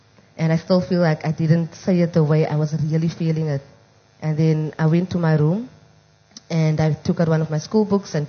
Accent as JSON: {"language": "English", "town": "Mitchells Plain", "region": "Western Cape", "country": "South Africa", "tie": "born or raised there", "said": "And growing up in Mitchell's Plain, there's a lot of social ills."}